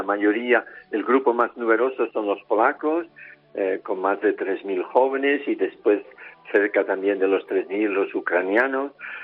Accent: Barcelona, Catalonia, Spain; born there; Yo nací en Barcelona

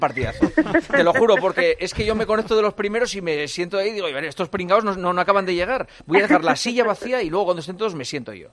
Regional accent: Spain; somos españoles.

